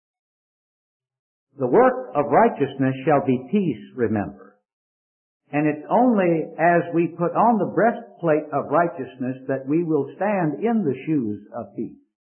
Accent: Richmond, Virginia, United States; I received the Lord Jesus Christ as my Savior the latter part of 1954 in my hometown of Richmond, Virginia. My background is Jewish. My great-grandfather came from Bavaria, Germany.

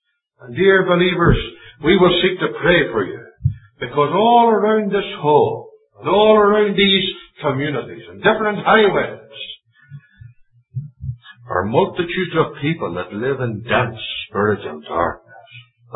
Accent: Lurgan, Northern Ireland, United Kingdom; back in my hometown in Northern Ireland, a place called Lurgan.

